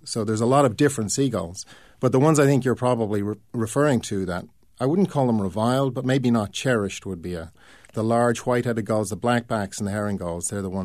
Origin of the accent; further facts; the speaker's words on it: Ireland; And I come, as you know, and you can probably hear my accent, I come from Ireland.